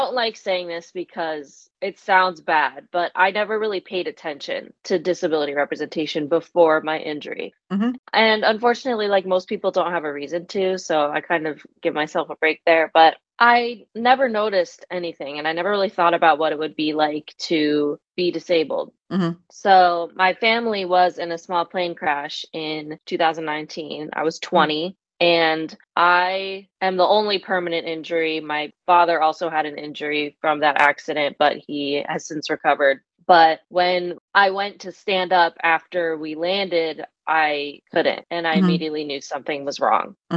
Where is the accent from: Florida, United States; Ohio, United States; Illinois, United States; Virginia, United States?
Ohio, United States; Akron; I grew up in Akron, Ohio, home of LeBron. His house is like 10 minutes from where I grew up.